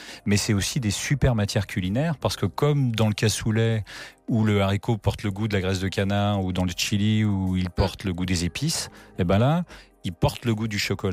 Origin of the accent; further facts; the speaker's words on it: Pays de la Loire, France; un haricot qui est tout près de chez moi. Je viens de la Vendée.